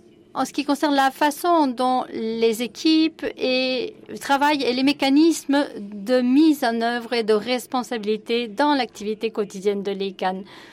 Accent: Australia; Je viens de l'Australie et je pense que c'est un changement

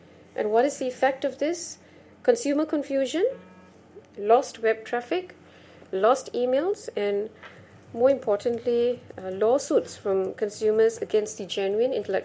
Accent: Singapore; Hello, everyone. … from Singapore, and I'm here with my colleague in the IP industry, Brian, who's from the US.

